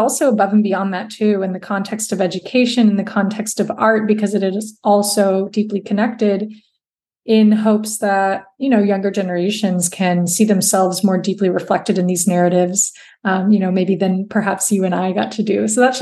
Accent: Texas, United States; I use she, her pronouns. I am a Latina. I am a Texan.

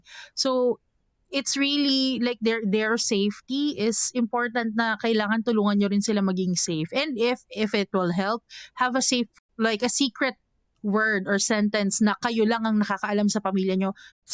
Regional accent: Manila, Metro Manila, Philippines; Of course, we grew up in Manila. And I grew up in that kind of concept.

